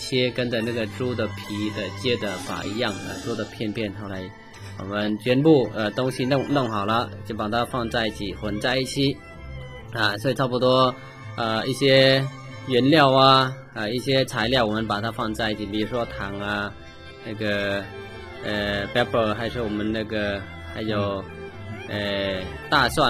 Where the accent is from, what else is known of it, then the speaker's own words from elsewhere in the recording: Vietnam; 但我们越南人连这个部分还是把它拿来做的那么的好吃的一个东西